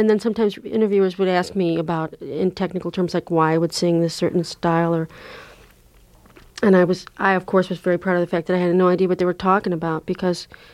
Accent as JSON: {"language": "English", "region": "Illinois", "country": "United States", "tie": "born or raised there", "also_born_or_lived": "Florida", "said": "I lived in Illinois when I was a kid, grown up in a rural area, and then I lived in Florida for a while, various cities. I came directly from Tallahassee"}